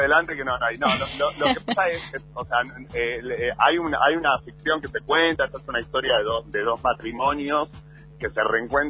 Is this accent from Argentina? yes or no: yes; Argentina; mira, somos argentinos, así que ante todo somos creativos.